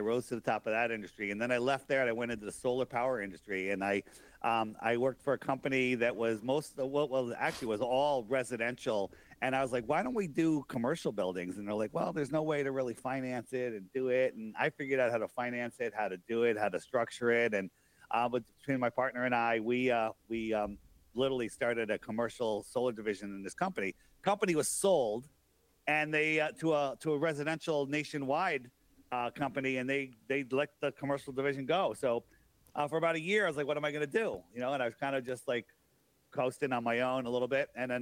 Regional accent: Connecticut, United States; born there; I was born in Connecticut. I still live in Connecticut.

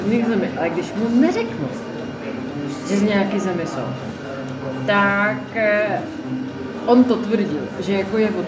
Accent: Prague, Czechia; Myslím, že otázka jsem z Prahy, ta odpověď jsem z Prahy, že je super

